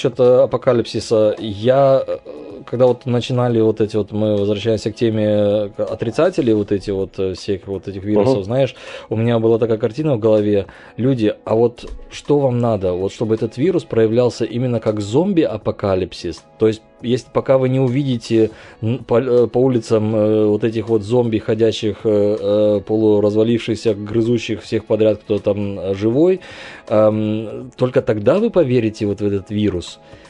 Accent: Uzbekistan; вот я родом из Узбекистана

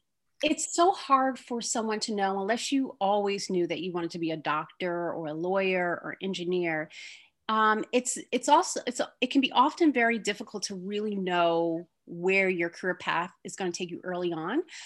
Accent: Plainfield, New Jersey, United States; I grew up in Plainfield, New Jersey, which is like 10 to 15 minutes from the Mount.

